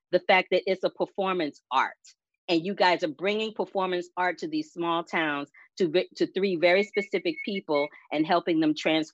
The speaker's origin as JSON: {"language": "English", "town": "St. Louis", "region": "Missouri", "country": "United States", "tie": "born or raised there", "said": "when I was growing up in St. Louis, Missouri"}